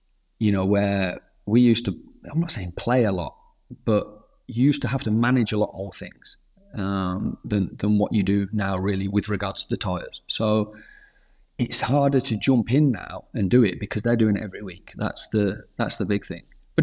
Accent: United Kingdom; being a British rider, being on the British grid is always good.

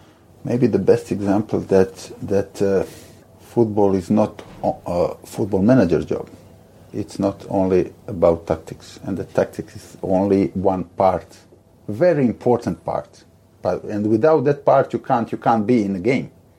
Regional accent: Split, Split-Dalmatia County, Croatia; English is a second language; Tomislav Ivic is a coach from my hometown, Hajduk Split, that is...

